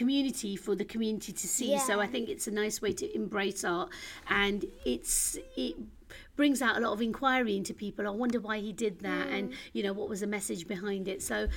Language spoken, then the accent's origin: English; Leicester, East Midlands, United Kingdom; I was born in a city called Leicester. It's East Midlands.